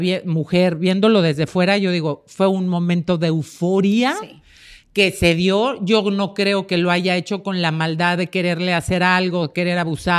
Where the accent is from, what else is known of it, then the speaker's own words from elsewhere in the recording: Mexico; sobre todo de las noticias que hay en mi país, políticamente hablando, que lamentablemente tenemos un presidente que ha hecho pedazos mi país.